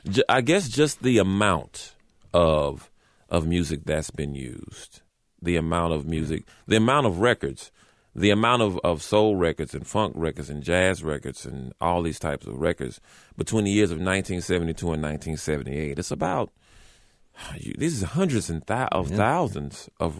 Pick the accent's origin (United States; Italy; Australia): United States; the South; I mean, growing up in the South, you know, my mom and dad were avid gospel listeners in the 1970s.